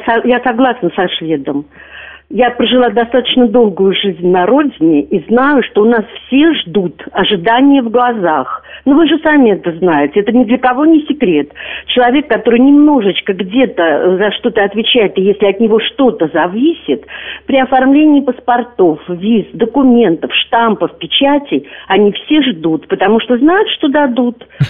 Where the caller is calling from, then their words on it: Germany; Да, я звоню из Германии